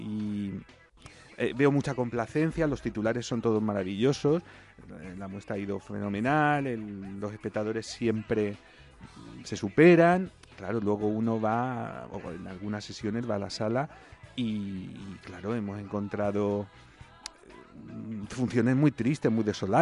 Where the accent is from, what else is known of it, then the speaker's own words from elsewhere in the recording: Alicante, Valencian Community, Spain; Que yo como espectador alicantino la haya tenido que ver o en Madrid o en Murcia también